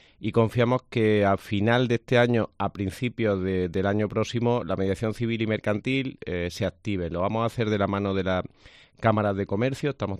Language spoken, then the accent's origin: Spanish; Córdoba, Andalusia, Spain; estar en la COPE Córdoba, en la de mi tierra.